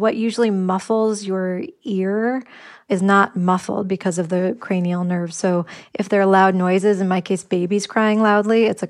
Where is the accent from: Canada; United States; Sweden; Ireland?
Ireland; I'm Irish, you know, thinking of how when we all drink, our eyes get a little droopy.